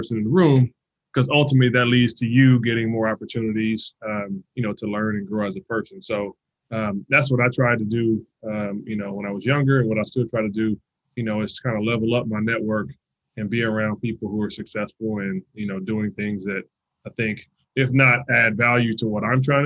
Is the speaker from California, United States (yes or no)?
yes; Compton, California, United States; So I'm from Compton, California. It's not the nicest area.